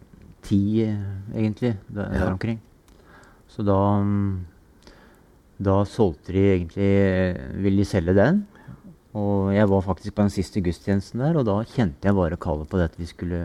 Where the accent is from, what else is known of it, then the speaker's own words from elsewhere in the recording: Lunde, Telemark, Norway; Jeg vokste opp i Lunde, ja.